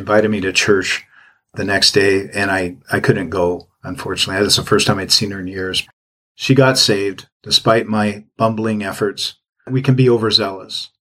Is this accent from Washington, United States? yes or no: yes; Seattle, Washington, United States; now in California, United States; Several years ago, I went back to my hometown in Seattle area, and I had an opportunity to spend time with my family.